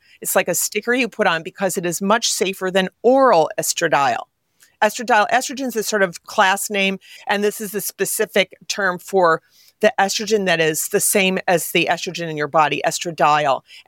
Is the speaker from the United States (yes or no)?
yes; Midwest, United States; I'm from the Midwest. I'm a nice person.